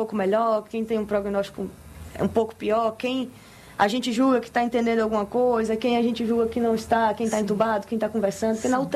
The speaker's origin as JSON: {"language": "Portuguese", "region": "Bahia", "country": "Brazil", "said": "Eu sou do interior, sou da Chapada Diamantina, minha família é de Seabra."}